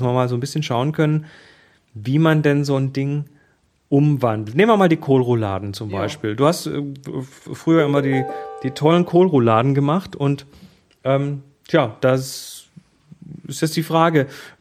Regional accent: Baden-Württemberg, Germany; wir kommen aus dem Schwabenland

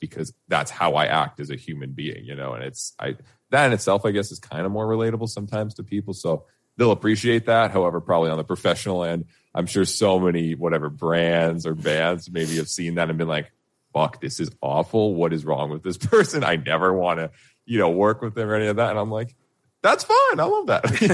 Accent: Canada; born there; Because my background is Slavic. Like, my parents are like, I'm Canadian as fuck because I was born here.

